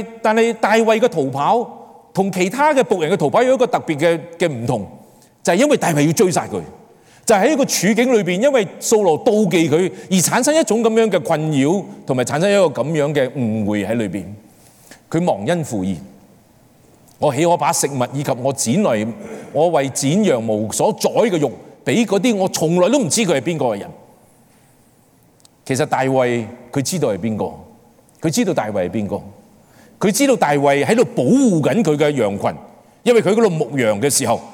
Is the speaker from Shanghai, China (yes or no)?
no; Guangdong, China; 真系我哋全部输晒我哋广东人，系咪？因为我哋被称为南蛮啊嘛。